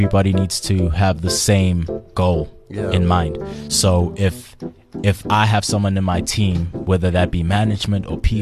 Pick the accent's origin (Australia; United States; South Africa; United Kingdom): South Africa; Durban, KwaZulu-Natal; I'm from Durban, man. It still doesn't make sense.